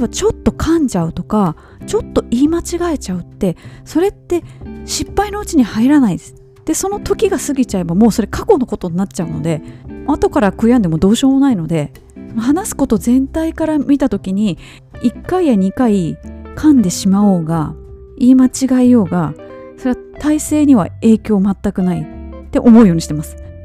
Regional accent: Kansai, Japan; 日本語の発音等に関しても、まあ関西出身なので、イントネーションがちょっとねおかしかったりすることもあるとは思うんですけれども

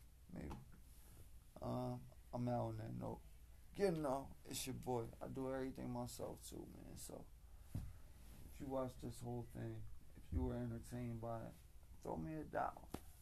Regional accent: Philadelphia, Pennsylvania, United States; me, I'm from Philly. I'm, you know, I brought Philly attitude to Jersey

